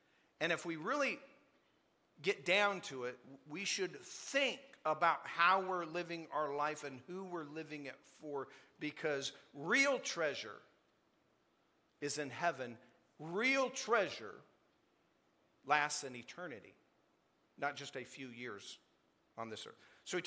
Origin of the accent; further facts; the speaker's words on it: Colorado, United States; And so I'm from Southern Colorado